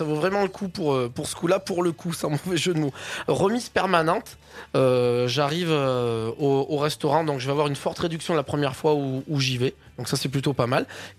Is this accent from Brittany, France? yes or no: no; Provence-Alpes-Côte d'Azur, France; même si je viens des Hautes-Alpes